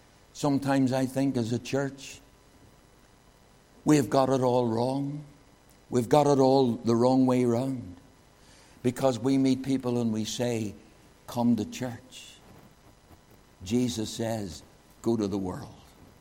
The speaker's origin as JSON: {"language": "English", "town": "Belfast", "region": "Northern Ireland", "country": "United Kingdom", "tie": "born or raised there", "said": "when I was growing up in Shankill after I got saved"}